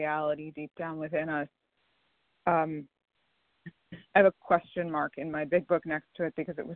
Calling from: New York, United States; I'm calling from New York.

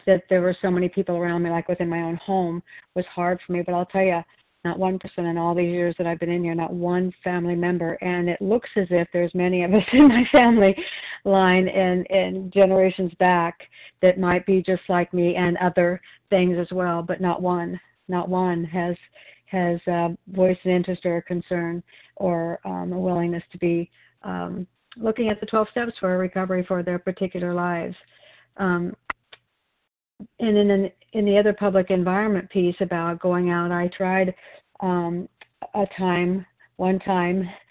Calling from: Wilsonville, Oregon, United States; I'm a recovered compulsive overeater, and I'm calling in from Wilsonville, Oregon.

